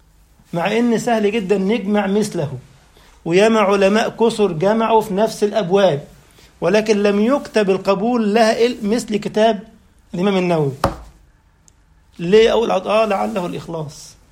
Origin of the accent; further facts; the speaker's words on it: Egypt; طيب أنا جاي من مصر